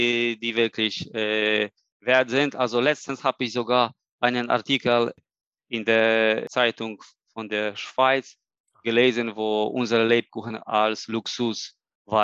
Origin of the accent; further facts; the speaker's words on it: Toruń, Kuyavian-Pomeranian Voivodeship, Poland; born there; German is a second language; Bin ich in Toruń geboren. Ja, Toruń hat 200.000 Leute.